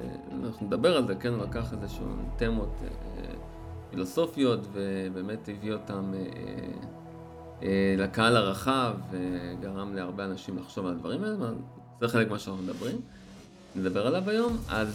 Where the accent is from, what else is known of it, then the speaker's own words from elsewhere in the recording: Eilat, Southern District, Israel; כן, זה היה בתיילת של אילת, אני אילתי, כן?